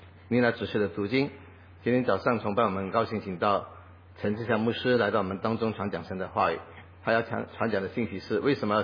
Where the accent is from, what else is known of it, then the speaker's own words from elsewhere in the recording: Fujian, China; 我是福建人，我的教会是福建教会。